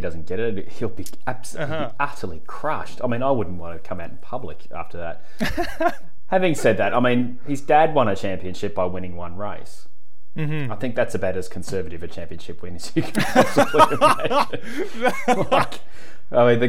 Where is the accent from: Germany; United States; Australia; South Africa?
South Africa; No, not me, mate. Oh, I'm South African.